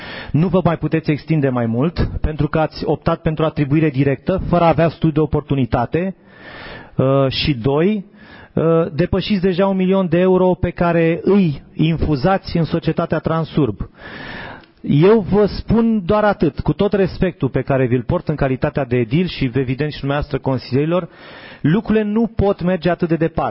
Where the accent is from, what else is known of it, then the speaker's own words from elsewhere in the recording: Ploiești, Prahova, Romania; Nu mi-e nici mie ușor, sunt ploieștean, dar vin cu drag dacă lucrurile sunt constructive.